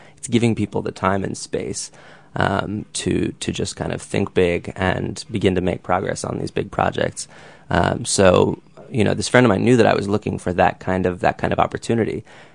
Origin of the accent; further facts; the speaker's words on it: New York City, New York, United States; I grew up in New York City in Manhattan, currently live in Brooklyn.